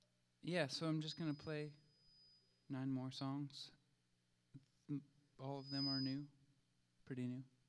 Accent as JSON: {"language": "English", "town": "Anacortes", "region": "Washington", "country": "United States", "said": "I come from Anacortes, Washington."}